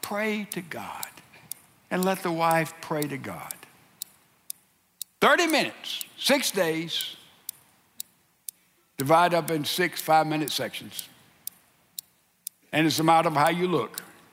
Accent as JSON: {"language": "English", "region": "Mississippi", "country": "United States", "tie": "born or raised there", "said": "is a town in Mississippi, my home state."}